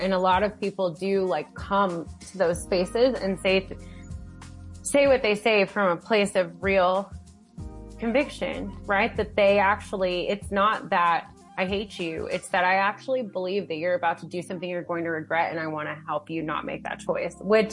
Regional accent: Appalachia, United States; I grew up in the South. I grew up in Appalachia. I'm a dialect user through and through, right?

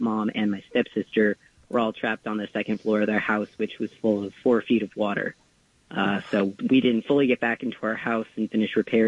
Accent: Point Pleasant, New Jersey, United States; I grew up in Point Pleasant. My mom lived in Point Pleasant Beach. My dad lived in Point Pleasant Borough.

